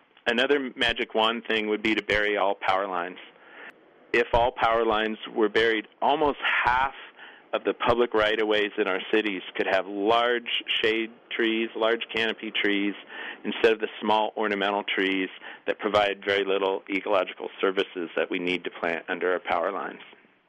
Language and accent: English; Eugene, Oregon, United States; also born or lived in Springfield; I grew up in Eugene, walking around on foot and on bike for most of my life, so also in Springfield. So I lived all over. We moved all the time, so I went to most of the schools in Eugene and Springfield